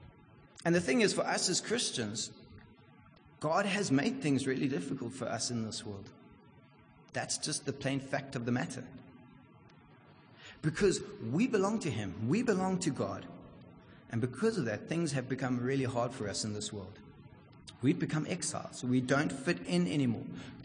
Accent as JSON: {"language": "English", "country": "South Africa", "said": "I come from South Africa. You know, we don't obey the rules, but I would have."}